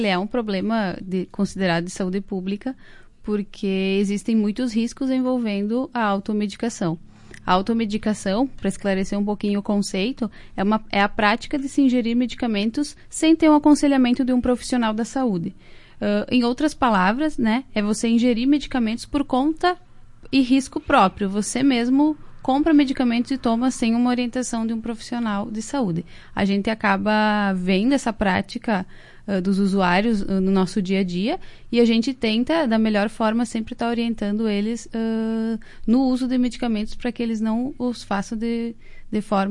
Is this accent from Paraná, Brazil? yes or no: no; Serafina Corrêa, Rio Grande do Sul, Brazil; now in Marau, Brazil; Eu sou natural de Serafina Corrêa.